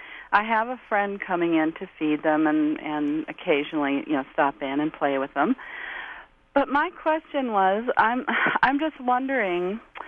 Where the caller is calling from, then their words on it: Duluth, Minnesota, United States; from Duluth, Minnesota.